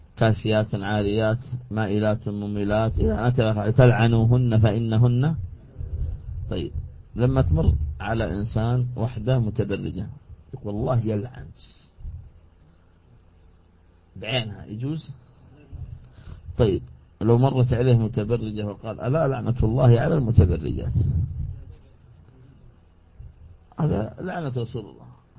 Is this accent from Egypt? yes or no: no; Saudi Arabia; هذه كلمة عامية عندنا في السعودية، طلبتهم يعني دعائهم